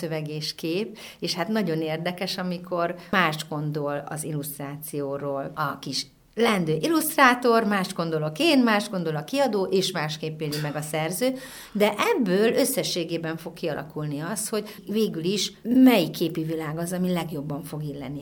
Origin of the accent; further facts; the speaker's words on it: Öcsöd, Jász-Nagykun-Szolnok, Hungary; kiskoromban egy pici faluban nőttem föl Öcsödön.